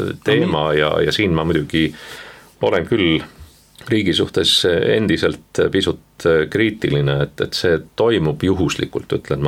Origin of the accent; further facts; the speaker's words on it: Saue, Harju County, Estonia; ma olen Saue linnast pärit